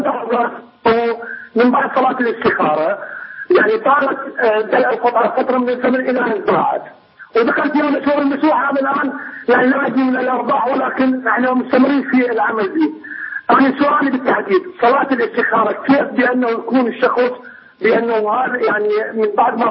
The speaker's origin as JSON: {"language": "Arabic", "country": "Iraq", "said": "وعندنا في العراق"}